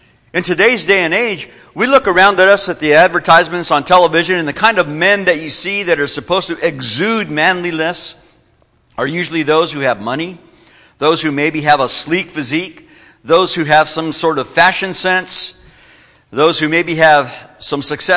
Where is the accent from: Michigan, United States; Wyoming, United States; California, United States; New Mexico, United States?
New Mexico, United States; it used to be when I would go to my hometown in New Mexico, I would see guys my age, from my high school class, still dragging up and down the same main street